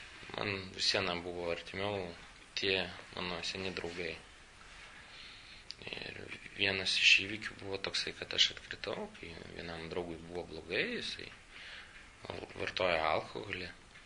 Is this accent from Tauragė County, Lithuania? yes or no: no; Vilnius, Vilnius County, Lithuania; Gimiau aš Vilniuje, tokioje posovietinėje šeimoje. Augau visą gyvenimą. Čia pragyvenau Vilniuje.